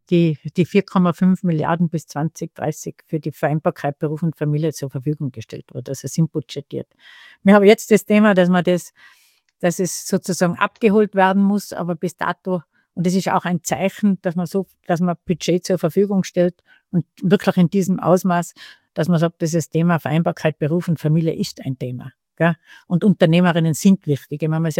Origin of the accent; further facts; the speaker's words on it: Tyrol, Austria; was wir als Tiroler gern haben